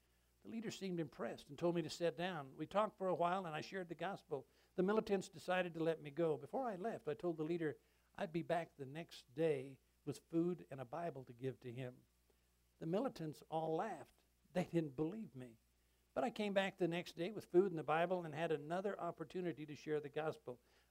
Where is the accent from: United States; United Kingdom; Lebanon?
Lebanon; In my home country, Lebanon, we have seen this kind of violence before.